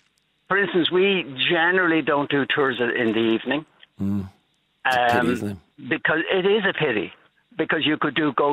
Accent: Dublin, Leinster, Ireland; Bibsborough, only a mile outside the city centre.

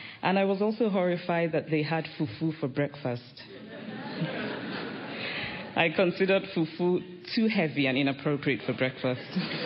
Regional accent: Nsukka, Enugu State, Nigeria; I grew up in Nsukka on the campus of the University of Nigeria. I grew up the daughter of people who worked in the university.

